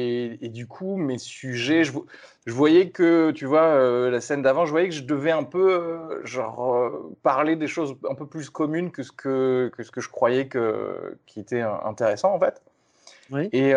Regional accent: Toulouse, Occitanie, France; Mais voilà, je viens de Toulouse

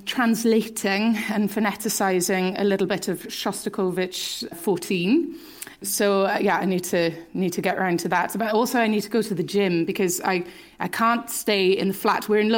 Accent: Swansea, Wales, United Kingdom; I am from Swansea. My grandfather was Ukrainian

